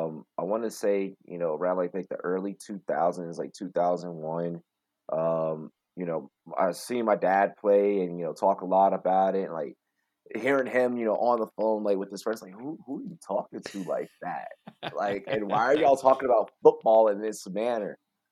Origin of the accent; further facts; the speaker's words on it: United States; I grew up in America. And I was born in America, and I had missed football so much